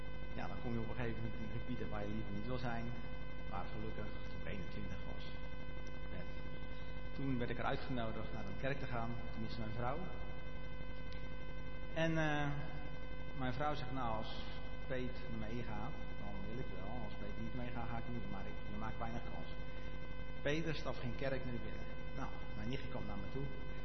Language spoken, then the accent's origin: Dutch; Katwijk, South Holland, Netherlands; now in Eindhoven, Netherlands; Maar ik ben eigenlijk opgegroeid in dit leuke dorp. Ja, het staat er al. Ik wou eigenlijk zeggen gewoon welk dorp denk je dat het is. Maar dat is Katwijk.